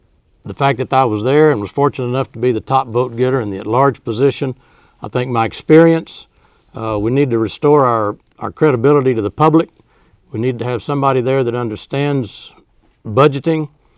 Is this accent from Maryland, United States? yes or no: no; Corpus Christi, Texas, United States; I was born and reared in Corpus Christi.